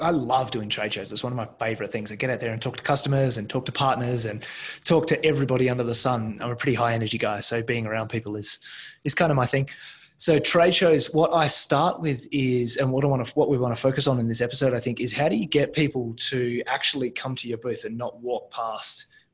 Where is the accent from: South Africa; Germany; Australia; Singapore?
Australia; now in United States; So a bunch of us Aussies moved out here and I've got to be honest, the accent helps.